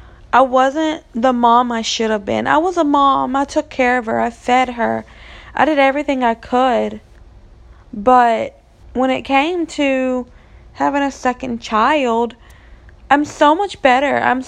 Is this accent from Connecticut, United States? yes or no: no; Spartanburg, South Carolina, United States; now in Valdosta, United States; I live in Valdosta, Georgia. I am originally from Spartanburg, South Carolina, but I've lived in the South my whole entire life.